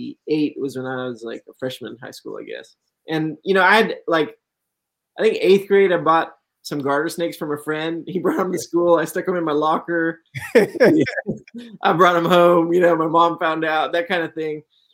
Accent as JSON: {"language": "English", "country": "India", "tie": "born there", "said": "I'm half Indian, so I was born in India"}